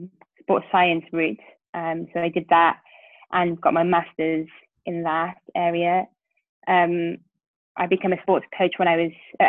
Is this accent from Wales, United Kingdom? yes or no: yes; Cardiff, Wales, United Kingdom; I'm from Cardiff and I've been here all my life.